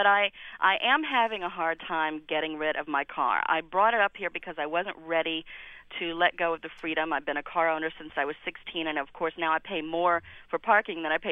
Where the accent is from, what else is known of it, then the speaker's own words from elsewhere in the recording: Norfolk, Virginia, United States; now in New York City, United States; I'm from Norfolk, Virginia, and I've been living in New York City for the past 5 weeks.